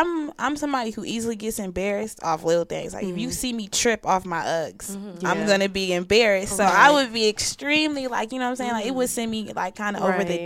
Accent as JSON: {"language": "English", "town": "Atlanta", "region": "Georgia", "country": "United States", "said": "So this kind of, like, hit home for me, being that I'm from Atlanta."}